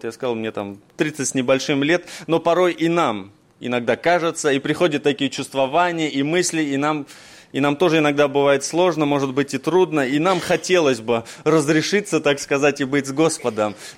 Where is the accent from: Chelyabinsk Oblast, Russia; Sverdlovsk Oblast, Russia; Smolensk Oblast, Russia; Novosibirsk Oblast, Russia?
Novosibirsk Oblast, Russia; Novosibirsk; мне 31 год, лет. Мы из Новосибирска